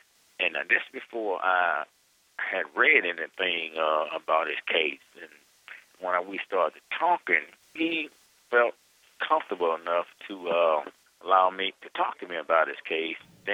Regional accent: Mississippi, United States; also born or lived in Missouri; I was raised up in Mississippi. I was born in Missouri, and I was raised up in Mississippi. And we had a cultural identity living in Mississippi.

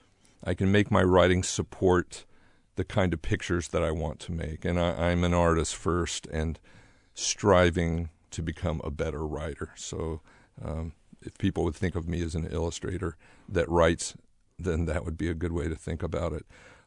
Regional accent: Fresno, California, United States; born there; And my dad was in the Navy, and even though I was born in Fresno, I didn't live in Fresno until 1970 when we moved here, and I began as an art student at Fresno State.

